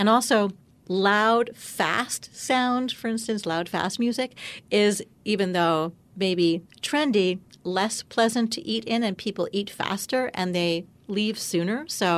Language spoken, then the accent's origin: English; Canada; because I'm Canadian.